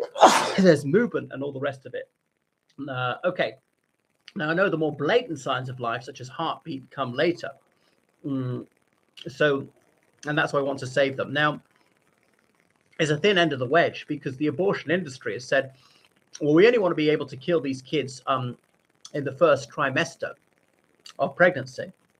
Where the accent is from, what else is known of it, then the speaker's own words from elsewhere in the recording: Ireland; from Ireland.